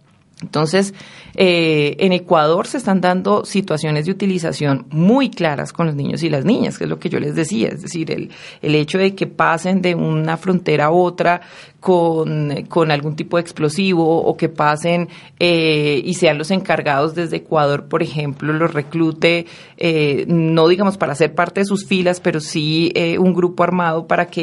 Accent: Cúcuta, Norte de Santander, Colombia; Yo soy de Cúcuta, precisamente de la otra parte de la frontera del país, y trabajé por mucho tiempo en el Catatumbo.

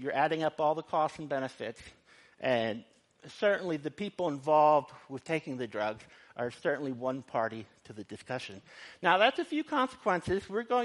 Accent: United States; one, because I'm American and I know a lot more about America

